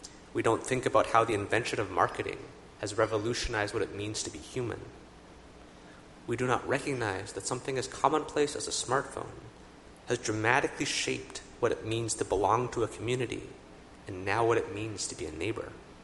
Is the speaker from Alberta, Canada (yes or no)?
yes; Edmonton, Alberta, Canada; I'm from Edmonton, and when Edmonton plays Calgary, the stadium is always full